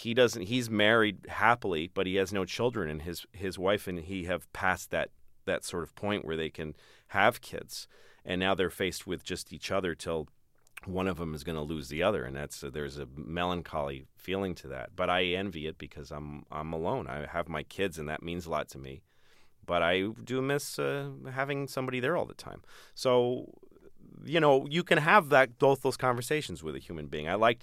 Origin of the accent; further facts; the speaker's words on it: Newton, Massachusetts, United States; We were both comedians from Boston. I mean, I grew up in Newton, which is a pretty liberal place.